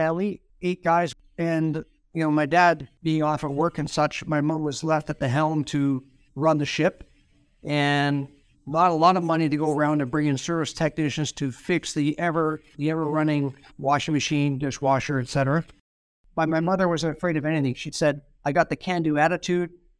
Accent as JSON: {"language": "English", "town": "Fort William", "region": "Ontario", "country": "Canada", "tie": "born or raised there", "said": "I was a Fort William guy."}